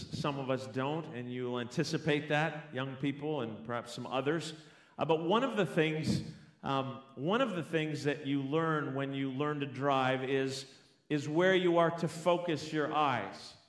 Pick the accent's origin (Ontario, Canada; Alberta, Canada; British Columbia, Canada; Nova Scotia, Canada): Ontario, Canada; St. Catharines; I remember when I was learning to drive back in Ontario. I grew up in St. Catharines